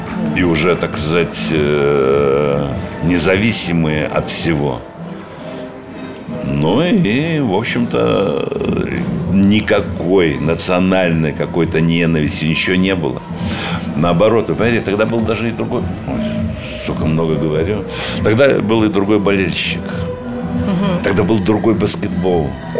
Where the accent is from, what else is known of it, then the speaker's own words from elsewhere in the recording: Belarus; А так как я белорус, на премьере я буду в Минске.